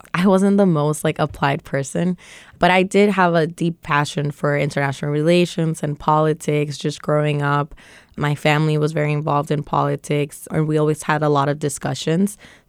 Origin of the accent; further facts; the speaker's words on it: Santo Domingo, Dominican Republic; also born or lived in Boston, United States; I did. I grew up in the capital, Santo Domingo. I was born in Boston.